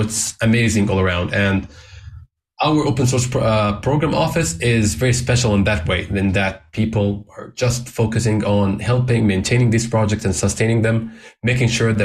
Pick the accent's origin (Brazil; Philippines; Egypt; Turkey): Egypt; English is a second language; moved away as an adult; I was working back in my home country in Egypt